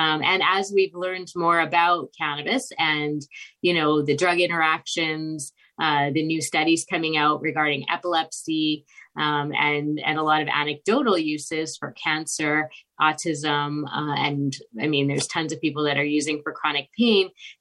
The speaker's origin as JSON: {"language": "English", "country": "Canada", "said": "Yes, I'm from Canada, so I'm a family physician here."}